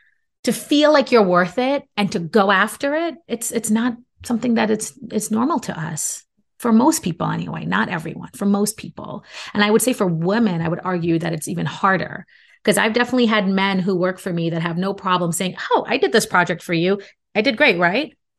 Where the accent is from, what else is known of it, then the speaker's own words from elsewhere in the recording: Brooklyn, New York, United States; I mean, I'm from a Caribbean background. I grew up in Brooklyn.